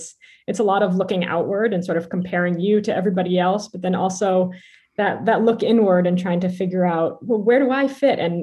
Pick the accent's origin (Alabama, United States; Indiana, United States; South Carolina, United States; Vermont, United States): Vermont, United States; also born or lived in New York City, United States; I was born and raised in Vermont and then spent 12 years living and teaching in Washington Heights, New York City, and have since returned with my young family back to Vermont